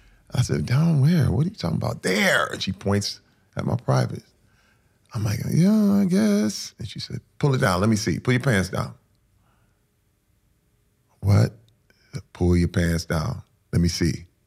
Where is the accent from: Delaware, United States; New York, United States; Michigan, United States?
Michigan, United States; Flint; growing up in Flint in the hood